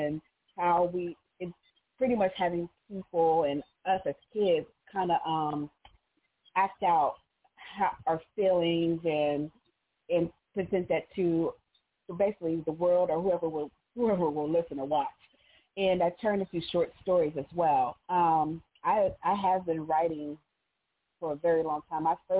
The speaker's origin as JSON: {"language": "English", "region": "Pennsylvania", "country": "United States", "said": "That is a pen name. I am from Pennsylvania."}